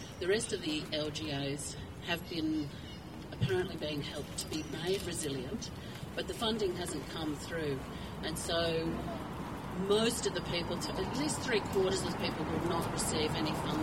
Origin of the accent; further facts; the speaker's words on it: Mullumbimby, New South Wales, Australia; I'm from Mullumbimby, which is in the Northern Rivers